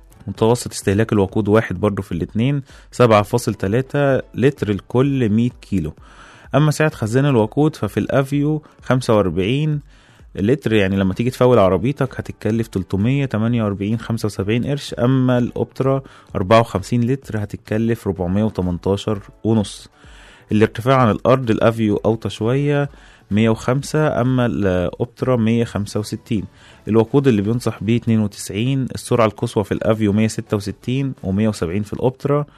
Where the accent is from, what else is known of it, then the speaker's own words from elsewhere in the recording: Egypt; وطبعا عندنا في مصر دي أزمة لأن الطرق عندنا كتير مش كويسة.